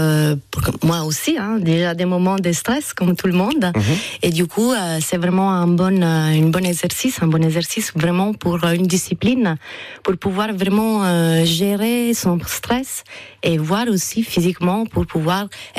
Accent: Italy; voilà, en Toscane, parce que je suis italienne.

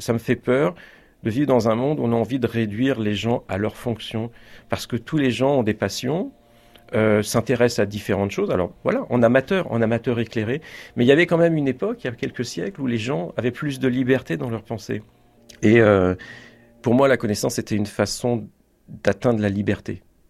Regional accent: Choisy-le-Roi, Île-de-France, France; also born or lived in Sucy-en-Brie; J'ai grandi à Choisy-le-Roi jusque vers 12-13 ans. Et ensuite, mes parents ont déménagé du côté de Sucy-en-Brie. Donc, c'est le bout du RER A.

